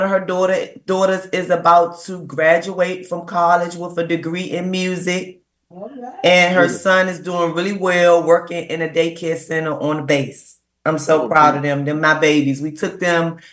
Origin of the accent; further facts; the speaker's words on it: Washington, District of Columbia, United States; Yes, I grew up in Ward 8 in Southeast D.C.